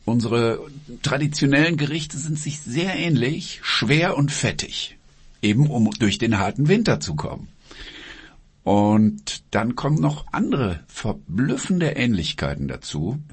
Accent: Wuppertal, North Rhine-Westphalia, Germany; Aber weiß-rot, das ist auch Brandenburg, Hessen, meine Heimatstadt Wuppertal.

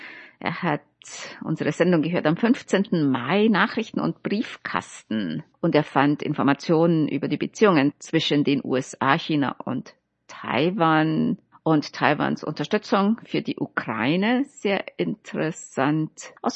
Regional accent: Baku, Azerbaijan; now in Berlin, Germany; Mein Interesse begann während meiner Zeit in meiner Heimatstadt Baku in Aserbaidschan und setzte sich nach meinem Umzug nach Berlin fort.

